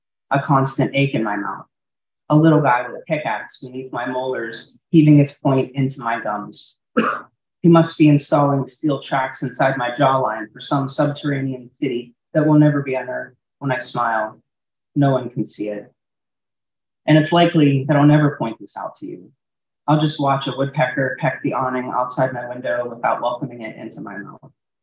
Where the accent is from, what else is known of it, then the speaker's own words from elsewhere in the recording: Hopewell Township, Pennsylvania, United States; So I'm from Alcova, Hopewell Township